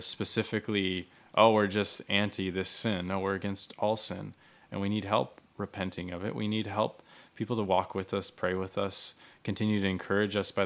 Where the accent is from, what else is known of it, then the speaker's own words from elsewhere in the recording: United States; I come from the States.